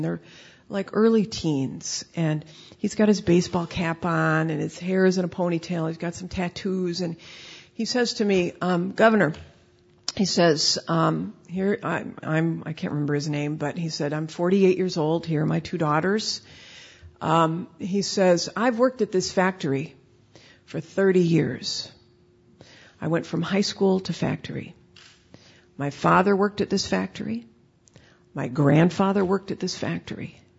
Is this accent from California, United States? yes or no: yes; San Carlos, California, United States; So we are here because I grew up in California. My parents are in San Carlos across the bay. I went to San Carlos High and I went to Berkeley as an undergrad.